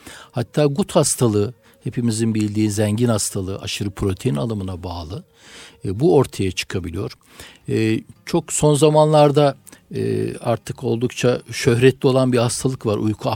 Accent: Kütahya, Turkey; 1962 Kütahya doğumluyum. İlkokul, ortaokul ve liseyi Kütahya'da tamamladıktan sonra

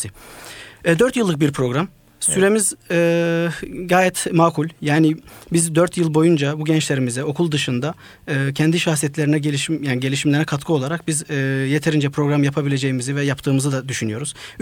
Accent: Mardin, Turkey; Mardinliyim.

